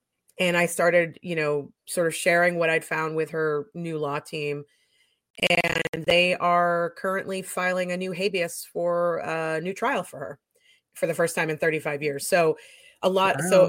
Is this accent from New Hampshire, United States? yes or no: yes; New Hampshire, United States; I'm from New Hampshire. I was 15 when it happened. It was right down the road from me.